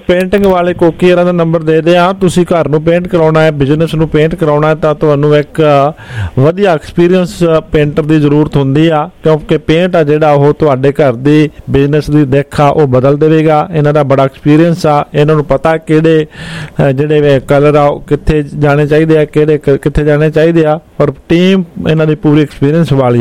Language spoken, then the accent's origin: Punjabi; Punjab, India; now in Canada; ਇਹ ਵੀ ਆ ਪੰਜਾਬ ਦੇ ਵਿੱਚ, ਕਿਉਂਕਿ ਜੇ ਮੈਂ ਆਪਣੇ ਏਰੀਏ ਦੀ ਗੱਲ ਕਰਾਂ, ਮੈਂ ਆਪਣੇ ਪਿੰਡ ਦੀ ਗੱਲ ਕਰ ਲੈਣਾ